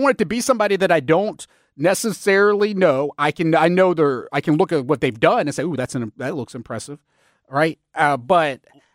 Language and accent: English; Memphis, Tennessee, United States; I'm historically from Memphis.